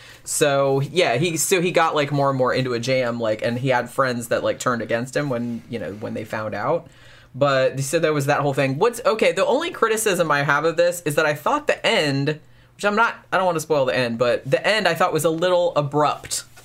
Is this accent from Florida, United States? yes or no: yes; Florida, United States; even though it's Arkansas and I grew up in Florida, but it looked similar.